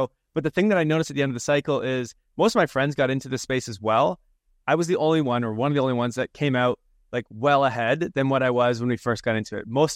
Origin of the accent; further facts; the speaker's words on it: London, Ontario, Canada; also born or lived in Toronto; now in Florianopolis, Brazil; Currently, I'm from Toronto, well, from London, Ontario, Canada, but lived in Toronto, but I'm currently in Brazil, Florianopolis, so that I can surf.